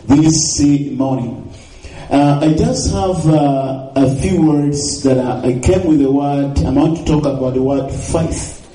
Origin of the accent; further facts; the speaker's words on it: Uganda; And as you heard, that I'm from Uganda, Africa.